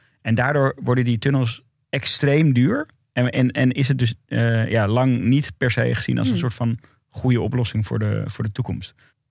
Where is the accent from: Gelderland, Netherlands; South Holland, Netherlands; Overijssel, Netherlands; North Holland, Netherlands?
North Holland, Netherlands; Amsterdam; Maar ik kom uit Noord. Dus dan de tunnel Noord-Zuid. Heeft altijd een belangrijke rol in mijn leven gespeeld. Want dat was de verbinding met de stad.